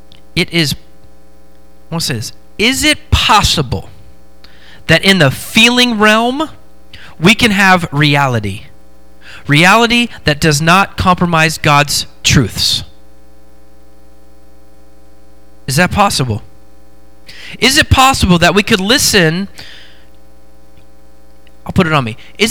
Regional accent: Oregon, United States; We did that growing up in Oregon. West Coast is the best coast.

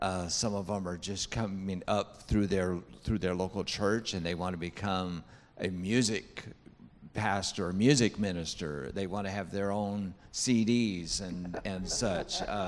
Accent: California, United States; I grew up in California in a small little Spanish-speaking church, and that's all I knew.

